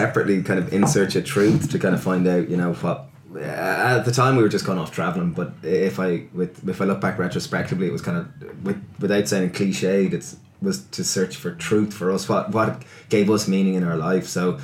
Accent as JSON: {"language": "English", "country": "Ireland", "said": "And as an Irish male, that's like, how do you do that?"}